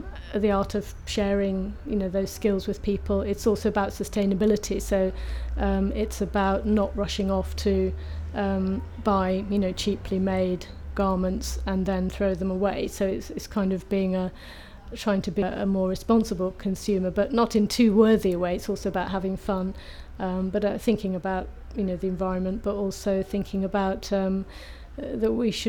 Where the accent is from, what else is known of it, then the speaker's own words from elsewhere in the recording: Birmingham, West Midlands, United Kingdom; My date of birth is the 17th of June 1965 and I'm from Birmingham.